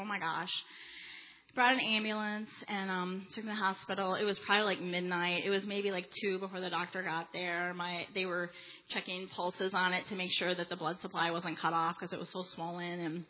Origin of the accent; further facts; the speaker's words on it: Wisconsin, United States; moved away; also born or lived in Illinois; So then 3 years later, we moved to Wisconsin. I was born in Illinois. We moved to Wisconsin in 1979. I was now 13 years old.